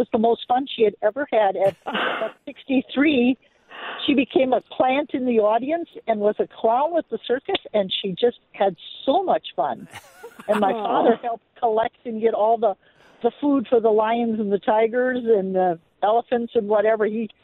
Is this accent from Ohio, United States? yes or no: no; Ogemaw, Wisconsin, United States; Hi, I'm from Ogemaw, Wisconsin.